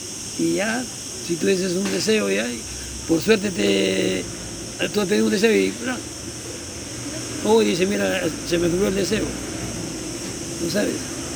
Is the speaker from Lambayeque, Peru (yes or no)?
yes; Chiclayo, Lambayeque, Peru; De Chiclayo, departamento de Lambayeque.